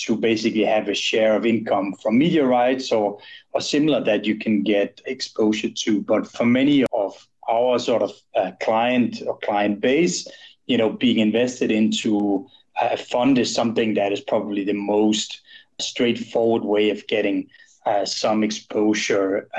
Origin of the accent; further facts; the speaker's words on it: Denmark; now in Switzerland; I'm from Denmark, so my heart definitely lies with Denmark, and I'd cheer for them in any event. But since I've been living in Switzerland for the last 20 years, I've become Swiss in the meantime